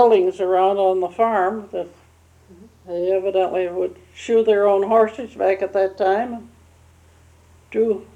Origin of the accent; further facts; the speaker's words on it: United States; born there; I was born in Orleans County on April 1st, 1896.